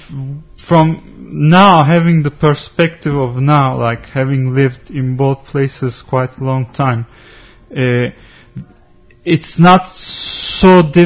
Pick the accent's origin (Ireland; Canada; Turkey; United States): Turkey; Because growing up in Turkey, I never had problems in that sense.